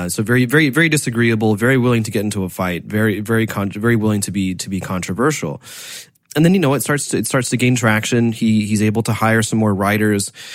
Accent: United States; now in China; looking at the difference between my home country, the United States, and my, let's say, adopted home country, China

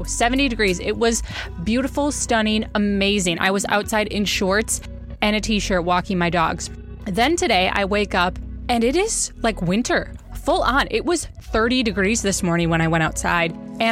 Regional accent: Wisconsin, United States; now in Kansas City, United States; And I was born and raised in Wisconsin, lived so much of my life there

